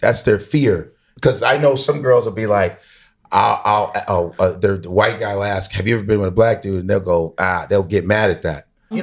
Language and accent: English; Chicago, Illinois, United States; I'm from Chicago, so I was still living in Chicago